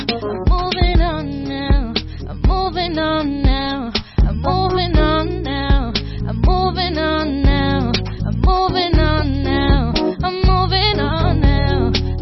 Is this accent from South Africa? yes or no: yes; Cape Town, Western Cape, South Africa; now in Johannesburg, South Africa; I'm from Cape Town.